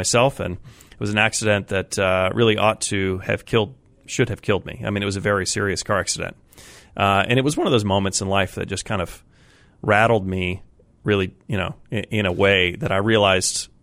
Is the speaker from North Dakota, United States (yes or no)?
no; Colorado, United States; moved away; I grew up in Colorado and, got to grow up running around all of the mountains there.